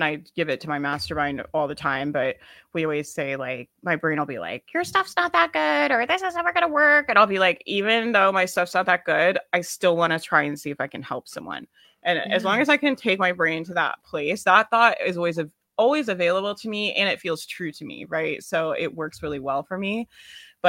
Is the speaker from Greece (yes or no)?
no; Southern United States, United States; That's, I'm from the South, right? So it's like, oh, bless her heart.